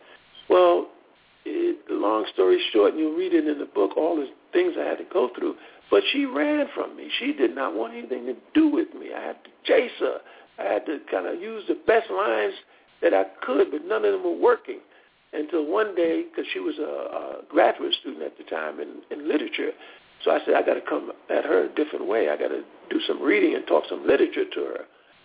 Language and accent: English; New York, United States; Well, you know, I'm only like 17. I'm from New York. You never tell somebody 17 from New York, you better not do this